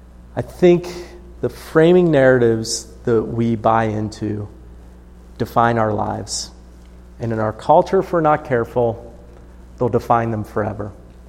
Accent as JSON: {"language": "English", "country": "United States", "said": "because we're American"}